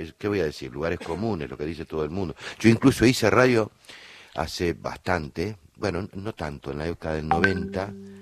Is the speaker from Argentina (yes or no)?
yes; Buenos Aires, Argentina; Mi barrio era Devoto, yo nací en Devoto.